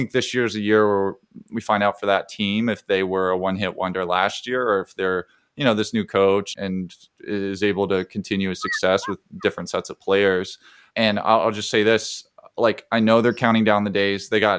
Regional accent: Georgia, United States; Well, I mean, I'm a Georgia guy, so of course I've got my own.

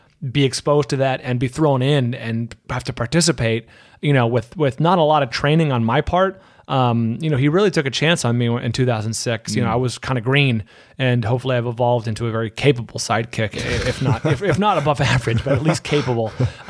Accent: California, United States; moved away as an adult; now in Los Angeles, United States; I'm from the Bay Area, San Francisco Bay Area, and came to LA in, it was 96 to go to college. I went to USC and I never went back.

